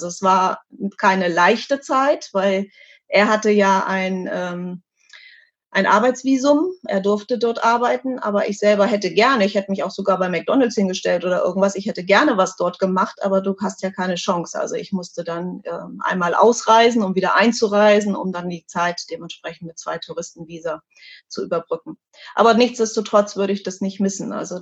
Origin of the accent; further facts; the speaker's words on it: Hanover, Lower Saxony, Germany; born there; damals in Hannover, in meinem Geburtsort